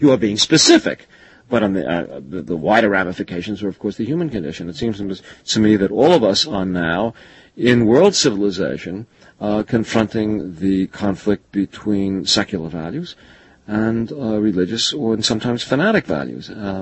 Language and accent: English; United States; As an American, I can only view this obliquely.